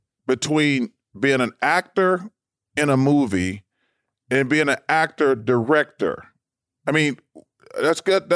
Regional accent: Atlanta, Georgia, United States; not at home, my city. I hated coming to Atlanta because like 30 of my friends from high school in my hometown came over and I wanted to play great.

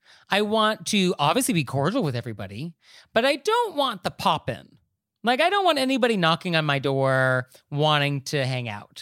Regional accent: New York, United States; So as a New Yorker, I'm like, ugh, bleh, why?

